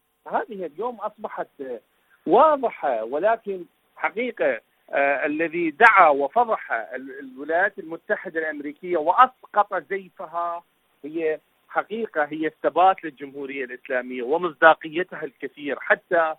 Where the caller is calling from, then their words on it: Iraq; من العراق